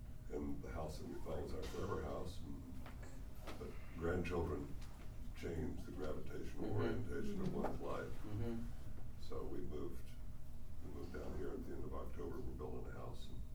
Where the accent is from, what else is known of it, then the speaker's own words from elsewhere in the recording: Texas, United States; born there; Well, I was born in Texas